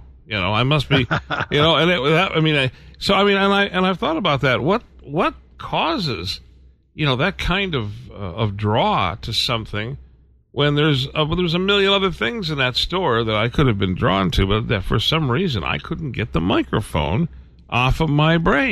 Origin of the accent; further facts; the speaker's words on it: Detroit, Michigan, United States; I grew up in the Detroit area, and there was a place called Dearborn Furniture in Dearborn